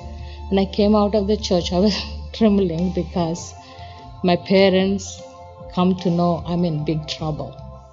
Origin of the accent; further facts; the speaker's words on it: India; English is a second language; I'm from India. I born in a very orthodox family, very strict.